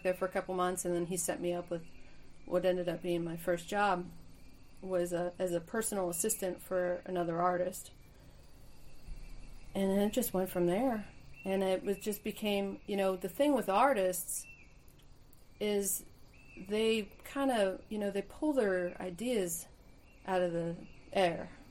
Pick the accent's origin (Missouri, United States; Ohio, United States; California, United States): Ohio, United States; now in Nashville, United States; I'm from Northeast Ohio. So okay. Like Cleveland, Akron, Canton.